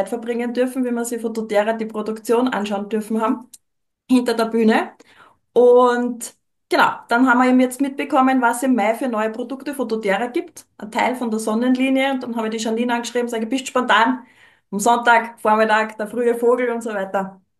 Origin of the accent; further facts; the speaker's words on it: Austria; ich bin auch aus Österreich.